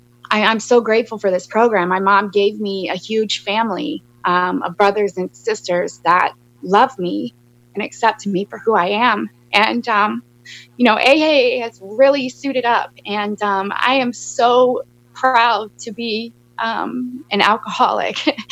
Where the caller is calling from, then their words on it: Virginia, United States; from Northern Virginia, USA.